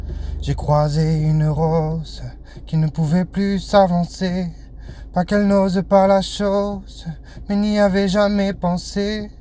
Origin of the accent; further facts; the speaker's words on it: Saint-Denis, Île-de-France, France; J'ai 34 ans, je viens de Saint-Denis et je fais de la musique depuis assez longtemps.